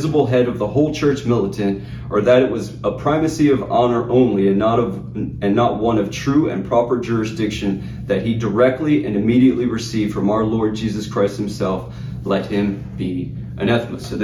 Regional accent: Texas, United States; I pronounce it ex cathedra because I'm a Texan, okay?

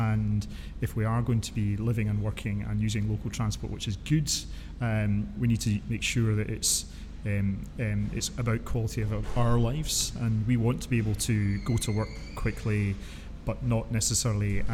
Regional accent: Scotland, United Kingdom; And I guess being a Scot

